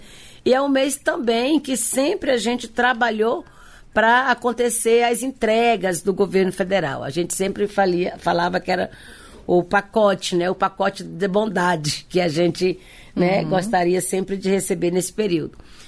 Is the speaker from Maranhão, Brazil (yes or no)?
yes; Maranhão, Brazil; como aconteceu semana passada lá no meu estado, no Maranhão